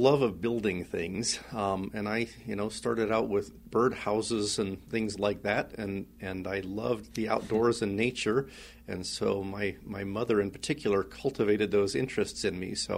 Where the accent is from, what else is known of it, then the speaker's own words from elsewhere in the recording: Princeton, New Jersey, United States; born there; I actually was born in Princeton, New Jersey. My mother was a librarian. My father was a nuclear physicist.